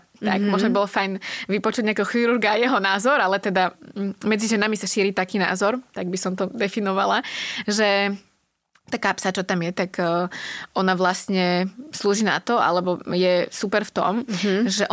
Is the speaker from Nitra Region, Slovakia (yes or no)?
no; Malacky, Bratislava Region, Slovakia; som z Malaciek, je to ďaleko.